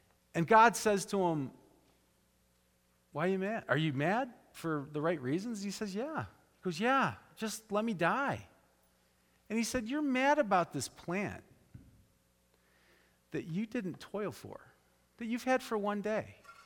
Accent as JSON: {"language": "English", "country": "United States", "said": "You know, I'm an American. And I'm a Christian."}